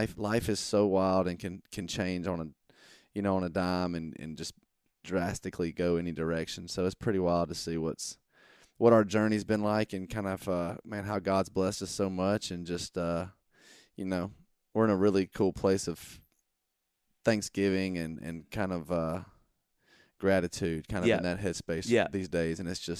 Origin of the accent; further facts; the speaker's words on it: Monroe, Georgia, United States; Well, I grew up in small town Georgia, a little town called Monroe.